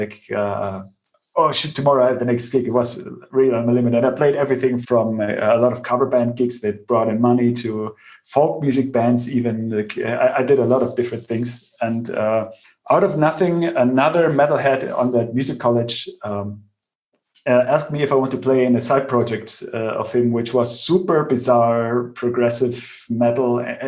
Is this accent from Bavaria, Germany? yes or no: yes; Bavaria, Germany; English is a second language; I grew up in Bavaria on the countryside